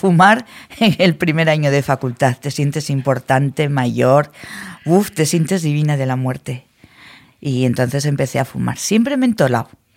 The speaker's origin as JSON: {"language": "Spanish", "town": "Logroño", "region": "La Rioja", "country": "Spain", "said": "somos de Logroño y había muy buen tabaco en Logroño"}